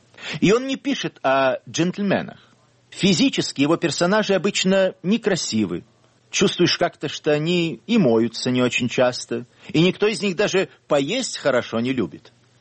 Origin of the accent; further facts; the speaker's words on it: England, United Kingdom; Russian is a second language; А во-вторых, я родился и вырос в Англии.